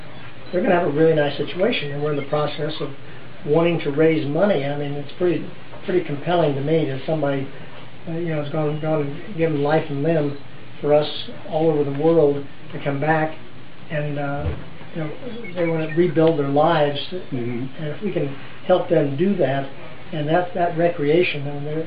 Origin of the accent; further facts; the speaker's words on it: Columbus, Ohio, United States; now in Florida, United States; I grew up in Columbus. I grew up a Buckeye fan.